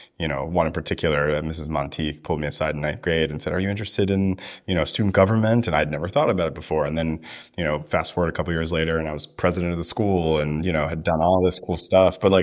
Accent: Philadelphia, Pennsylvania, United States; That was a huge trip for us coming. I'm from Philadelphia. So we, you know, it was quite a way for us.

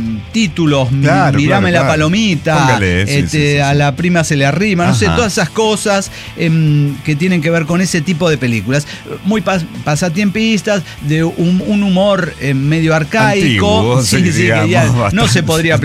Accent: Guanajuato, Mexico; de Guanajuato, capital, la villa romántica, ciudad de las momias.

